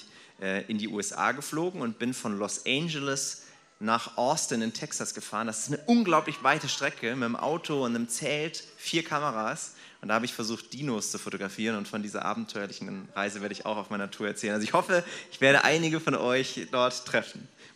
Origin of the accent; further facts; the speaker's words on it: Stuttgart, Baden-Württemberg, Germany; Also ich komme eigentlich aus Stuttgart